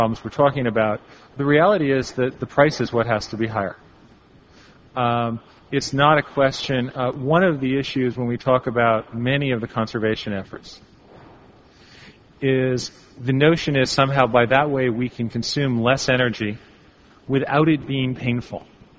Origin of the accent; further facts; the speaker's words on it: United States; As an American who spends a great deal of time not in the United States